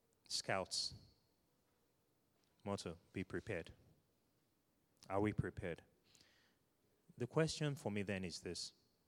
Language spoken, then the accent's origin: English; Nigeria; born there; I'm Nigerian by birth.